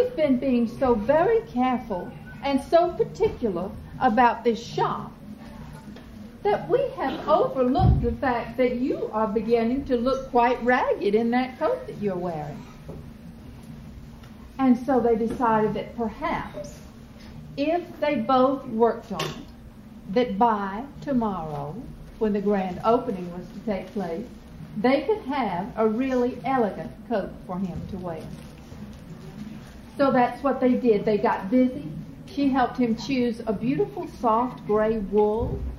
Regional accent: Atlanta, Georgia, United States; I am from Atlanta, and Atlanta's gotten to be quite a big city now.

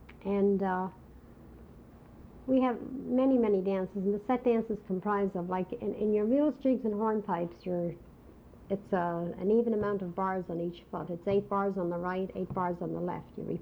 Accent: Dublin, Leinster, Ireland; born there; also born or lived in Hartford, United States; Well, I was born in Dublin, Ireland, and I won't say how many years ago.

